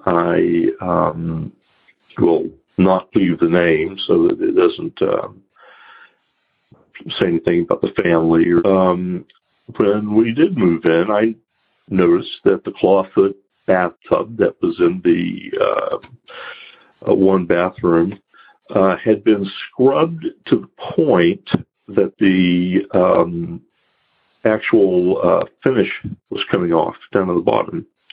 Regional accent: Tennessee, United States; I'm originally from Upper East Tennessee, and I grew up in a haunted house.

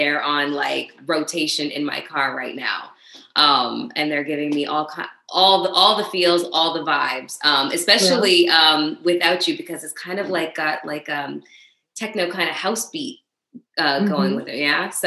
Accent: Canada; now in United States; I say I'm Canadian. Good. That's where I leave it. I'm like, I can't vote even if I wanted to. I'm Canadian.

